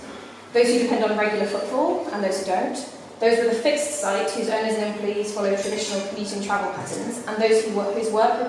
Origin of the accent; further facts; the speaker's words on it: Oxford, South East England, United Kingdom; My father, Philip, and I grew up in Boyles, the game shop on the high street. I went to school in Summertown, and I've also experienced Oxford as a local resident